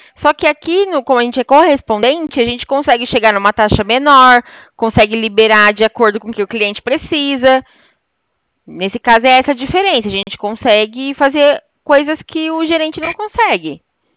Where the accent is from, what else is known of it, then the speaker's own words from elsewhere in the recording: Itu, São Paulo, Brazil; Não, eu sou daqui de Itu, interior de São Paulo.